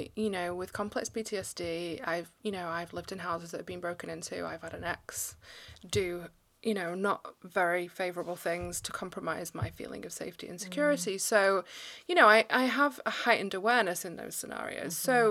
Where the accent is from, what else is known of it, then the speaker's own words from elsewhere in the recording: Manchester, North West England, United Kingdom; moved away; and I came from Manchester in England